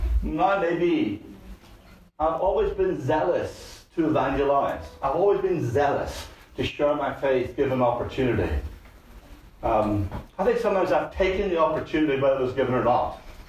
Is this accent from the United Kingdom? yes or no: yes; Belfast, Northern Ireland, United Kingdom; I remember, obviously, I grew up in Belfast and grew up in the culture of our family, our large family